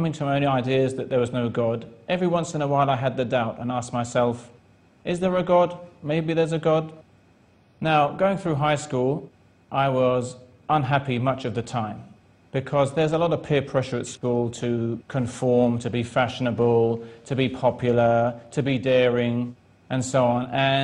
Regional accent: United Kingdom; I'm from Britain. I was raised in a non-religious secular family.

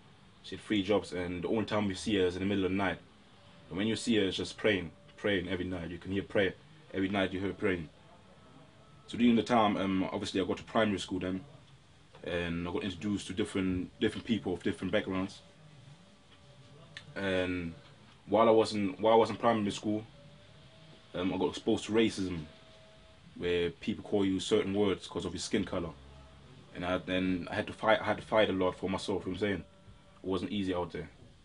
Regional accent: Bremen, Germany; I was born and raised in Germany, in Bremen City, which is next to Hamburg and next to Hannover, which is in the north side of Germany. I was raised by a Ghanaian mom and by my stepdad, who is of American background.

